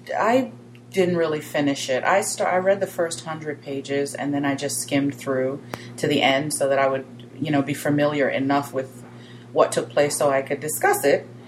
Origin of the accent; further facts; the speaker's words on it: Florida, United States; the co-founder, and I'm from Florida.